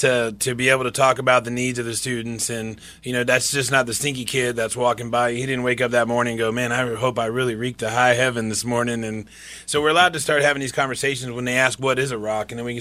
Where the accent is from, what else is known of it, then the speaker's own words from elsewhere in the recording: Florida, United States; I grew up out in the Ocala National Forest